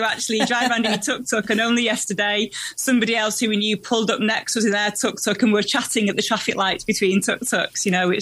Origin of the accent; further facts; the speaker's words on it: Salford, North West England, United Kingdom; my childhood growing up in Salford